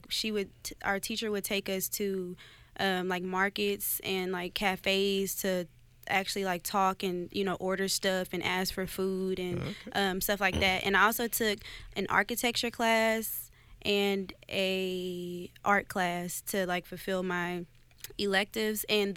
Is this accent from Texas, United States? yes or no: yes; Texas, United States; I'm from Texas, so you learn that people speak Spanish differently, you know, in other parts of the world.